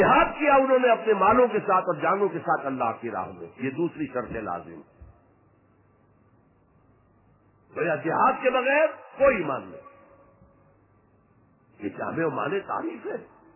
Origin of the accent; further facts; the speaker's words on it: Hisar, Haryana, India; born there; میں کیونکہ ہریانہ میں پیدا ہوا تھا حصار میں, تو وہاں کی جو مقامی بولی تھی اس کی کچھ چیزیں یاد ہیں.